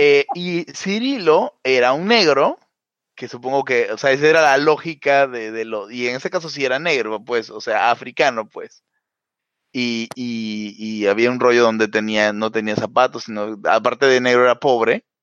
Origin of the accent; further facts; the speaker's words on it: Mexico; porque somos mexicanos, no mexicaneos.